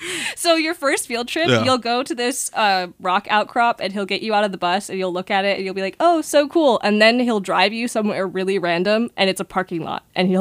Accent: Dunstable, Massachusetts, United States; I'm from Dunstable, Massachusetts. I'm a Tufts student, and I study chemistry.

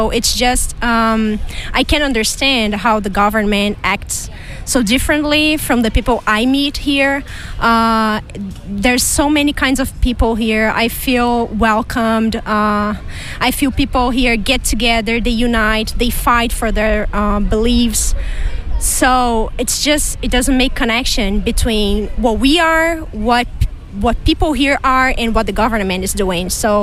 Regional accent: Brazil; I'm from Brazil.

